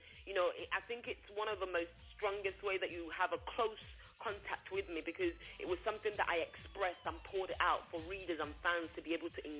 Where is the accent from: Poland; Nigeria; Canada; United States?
Nigeria; I'm an entrepreneur, I'm a Nigerian monarch